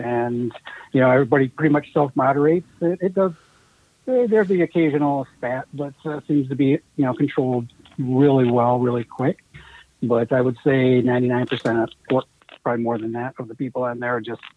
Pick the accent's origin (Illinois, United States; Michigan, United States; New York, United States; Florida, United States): Michigan, United States; No, I don't. I was born and raised in Michigan. And so, we don't have mountains. We have kind of hills. I moved out here for work.